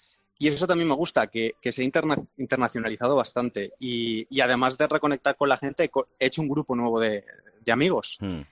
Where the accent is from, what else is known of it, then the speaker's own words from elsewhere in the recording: Spain; also born or lived in England; Pues mira, Mar, yo soy británico también. Antes de irme me hice británico, o sea, soy español y británico, pero nunca me he sentido británico, nunca me he sentido inglés.